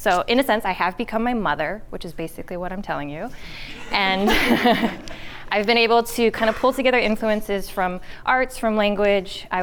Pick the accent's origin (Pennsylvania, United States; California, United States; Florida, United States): California, United States; I grew up in the Bay Area, so we were living in what was the rest of the country's future, in a sense.